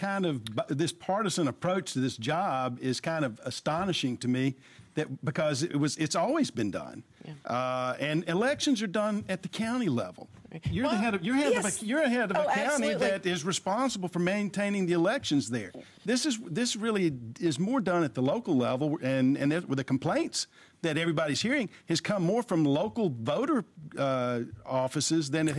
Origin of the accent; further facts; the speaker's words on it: Birmingham, Alabama, United States; I grew up in Birmingham, Alabama in the 60s. Mm-hmm. And I watched what that did to my hometown.